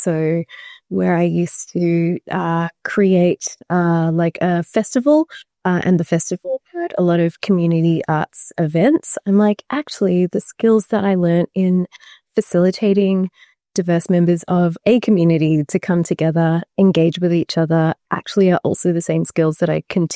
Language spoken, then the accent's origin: English; Canberra, Australian Capital Territory, Australia; I grew up in Canberra